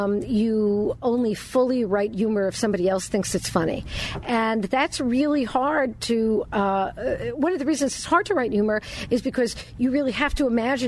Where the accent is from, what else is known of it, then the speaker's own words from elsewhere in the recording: Brooklyn, New York, United States; I'm from Brooklyn.